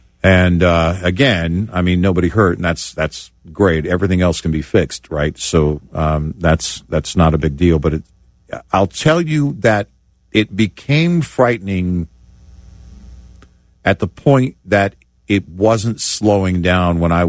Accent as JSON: {"language": "English", "region": "Tornado Alley", "country": "United States", "tie": "born or raised there", "said": "I mean, I grew up in Tornado Alley, so I'm familiar with severe weather"}